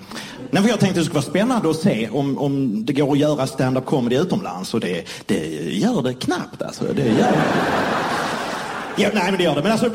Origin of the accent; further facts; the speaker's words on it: southern Sweden, Sweden; Well, I'm from the south of Sweden, so my ass sounds different.